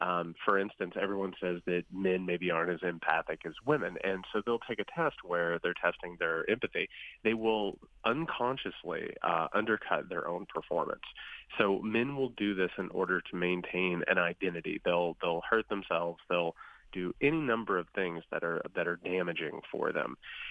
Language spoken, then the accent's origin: English; Indiana, United States; So I'm originally from Indiana, and I come from southern Indiana in a really, really small rural town. I come from a very poor blue-collar family.